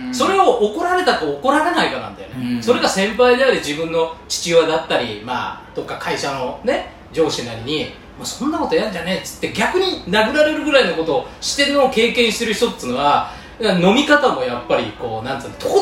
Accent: Tokyo, Japan; 都内というか、うん、下町の方じゃない、

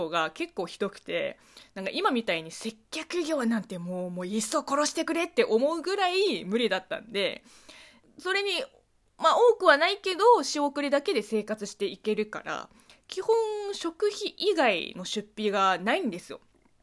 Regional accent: China; 中国生まれ中国育ちの … があなたの質問に答えていく Q&A 式ラジオ番組となっております

